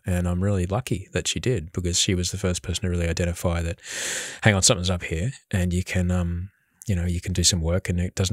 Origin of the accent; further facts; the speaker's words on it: Brisbane, Queensland, Australia; But we, you know, like I grew up in Brisbane.